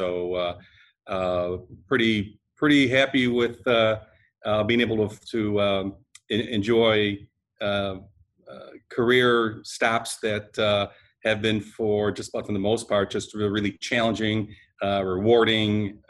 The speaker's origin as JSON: {"language": "English", "town": "Chicago", "region": "Illinois", "country": "United States", "tie": "born or raised there", "lives_now": "Elmhurst, United States", "said": "Sure, I was born and raised in Chicago and have spent just about most 95% of my life living and working in the Chicago area."}